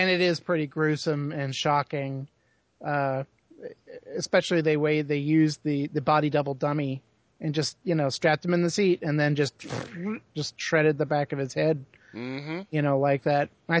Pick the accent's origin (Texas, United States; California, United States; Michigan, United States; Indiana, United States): Texas, United States; Houston; because he's from Houston, Texas, right. My hometown.